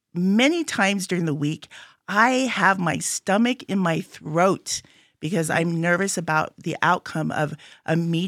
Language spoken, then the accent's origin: English; Hawaii, United States; Well, you know, being Native Hawaiian and growing up on this small island, I was actually quite isolated from other cultures, perhaps.